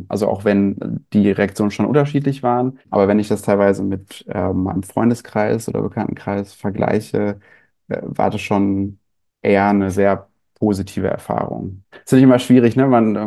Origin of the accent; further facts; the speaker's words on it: Gütersloh, North Rhine-Westphalia, Germany; born there; now in Bielefeld, Germany; ich bin 24 Jahre alt, meine Pronomen sind er, ihm. Und ich bin in Gütersloh geboren und wohne mittlerweile in Bielefeld.